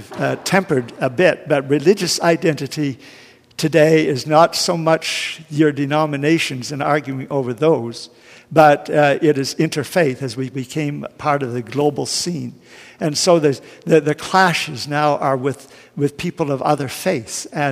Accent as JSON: {"language": "English", "town": "Fredericton", "region": "New Brunswick", "country": "Canada", "tie": "born or raised there", "said": "in my hometown of Fredericton"}